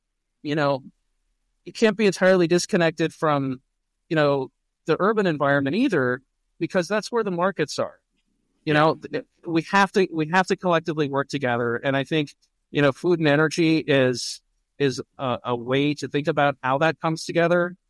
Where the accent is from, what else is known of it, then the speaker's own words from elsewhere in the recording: East Coast, United States; I'm someone who grew up in cities. I grew up on the East Coast.